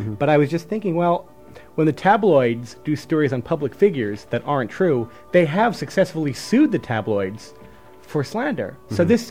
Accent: California, United States; I'm here from California.

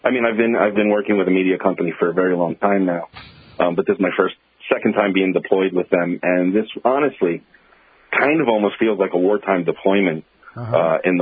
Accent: United States; now in China; Everything here is through WeChat, and as an American, you can't really get WeChat.

